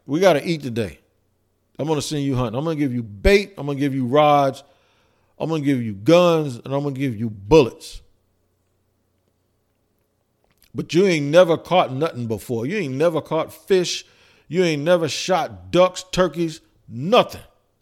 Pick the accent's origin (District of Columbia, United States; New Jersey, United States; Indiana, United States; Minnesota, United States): District of Columbia, United States; And you know, I grew up there too, so I know what's going on up there too.